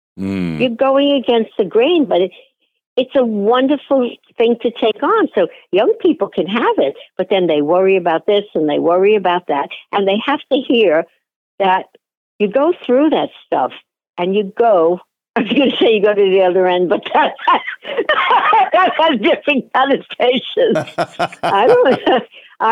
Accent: Brooklyn, New York, United States; Because we're both from Brooklyn. And that's a hot neighborhood.

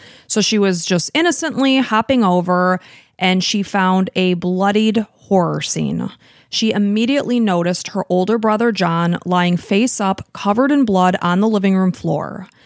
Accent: Illinois, United States; We grew up in Illinois. This happened in California.

